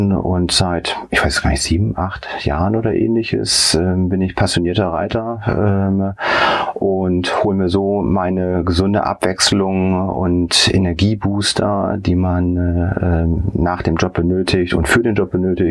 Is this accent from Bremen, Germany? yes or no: yes; Bremen, Germany; bei uns in Bremen, meiner Heimatstadt